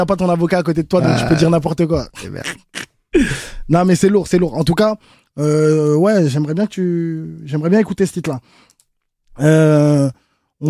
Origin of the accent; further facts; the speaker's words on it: Haiti; Moi, je suis un haïtien, on est les premiers à avoir pris notre indépendance.